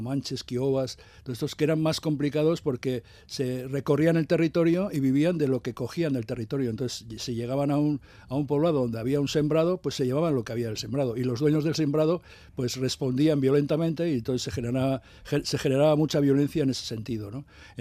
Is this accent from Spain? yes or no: yes; Hernani, Basque Country, Spain; y yo soy de Hernani